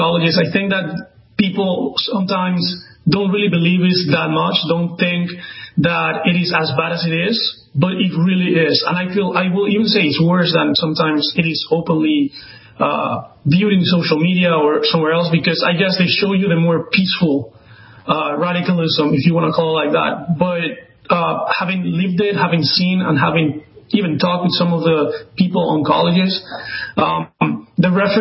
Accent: Caracas, Capital District, Venezuela; Well, I was born in Venezuela. I was born in Caracas, 1999.

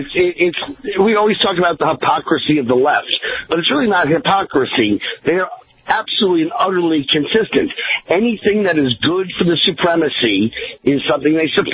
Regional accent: New York City, New York, United States; I grew up in New York City, born liberal Jew, who was then for the next 30 years in the entertainment industry.

